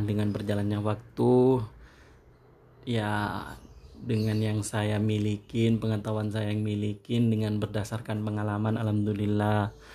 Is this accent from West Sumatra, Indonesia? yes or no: no; Sumenep, East Java, Indonesia; asal Kabupaten Sumenep. Lahir di Kabupaten Sumenep, Kecamatan Ambonten, Desa Bluares.